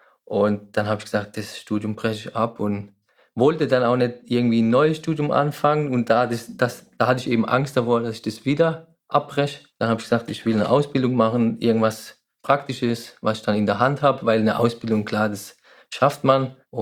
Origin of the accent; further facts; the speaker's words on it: Walldorf, Baden-Württemberg, Germany; Ich komme aus Walldorf und arbeite eben beim Unternehmen Heidelberger Druckmaschinen AG.